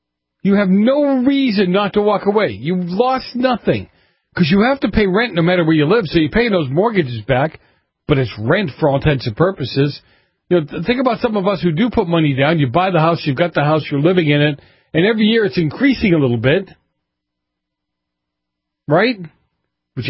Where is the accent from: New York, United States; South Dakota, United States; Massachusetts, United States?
Massachusetts, United States; when I grew up in Massachusetts, government jobs were, you know, Massport, the MBTA, transportation.